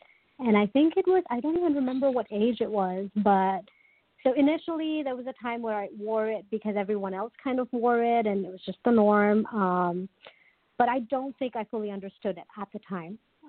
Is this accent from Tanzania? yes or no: yes; Tanzania; I'm originally from Tanzania in East Africa.